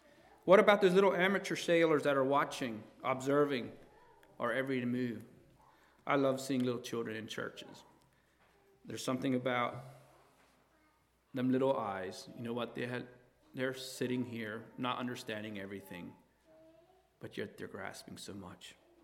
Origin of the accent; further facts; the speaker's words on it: Ephrata, Pennsylvania, United States; I grew up in Ephrata, and it's a great place in the world too